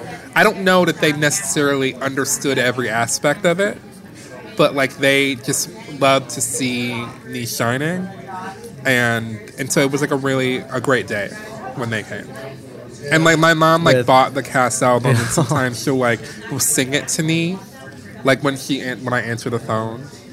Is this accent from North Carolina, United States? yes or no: no; Detroit, Michigan, United States; But then beyond that, I grew up in Detroit in Motown.